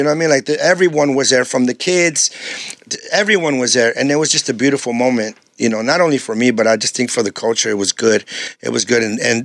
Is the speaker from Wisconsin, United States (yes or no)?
no; San Diego, California, United States; Yeah, I grew up in San Diego, you know, but every school that I went to every school because I got kicked out of all the schools.